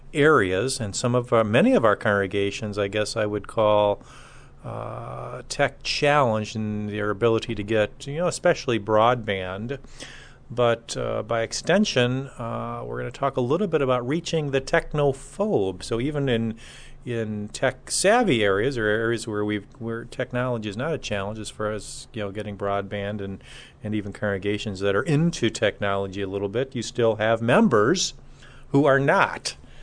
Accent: California, United States; born there; I was born in California. I don't have snow pants.

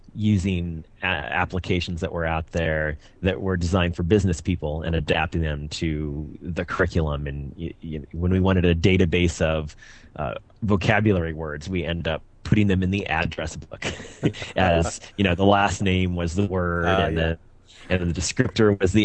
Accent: Nebraska, United States; now in Phoenix, United States; I'm originally from Nebraska. I've lived in Phoenix about a year.

